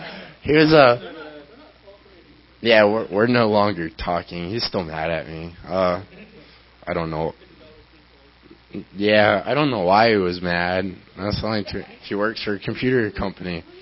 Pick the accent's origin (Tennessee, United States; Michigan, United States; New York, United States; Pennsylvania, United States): Tennessee, United States; also born or lived in Florida; Yeah, I'm from Tennessee. Here, everybody's always like, we're recording you. So it's like, okay. This is really the only state I've lived in other than Florida.